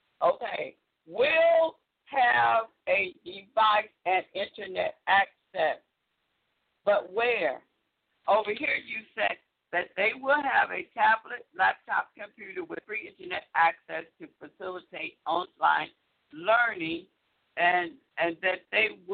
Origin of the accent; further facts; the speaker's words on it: Michigan, United States; The state of Michigan, my home state, and this is why I'm talking about it